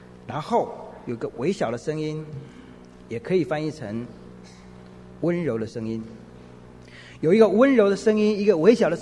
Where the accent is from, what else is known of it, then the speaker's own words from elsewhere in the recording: China; 因为我们中国人都了解外交政策都叫做远交近攻